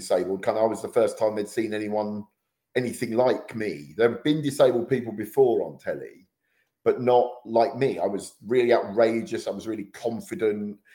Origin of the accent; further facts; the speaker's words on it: Luton, East of England, United Kingdom; And doing a gig in my hometown of Luton, my computer blew up on stage.